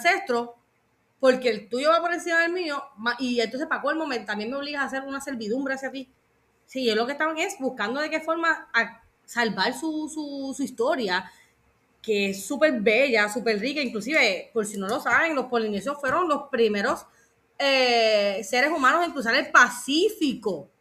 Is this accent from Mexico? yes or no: no; Puerto Rico; y nosotros como puertorriqueños vamos a tener